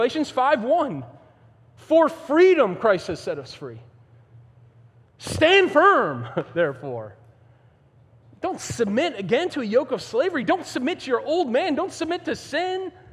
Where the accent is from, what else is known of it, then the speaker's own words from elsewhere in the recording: Ireland; I'm Irish, man. I've been in fights.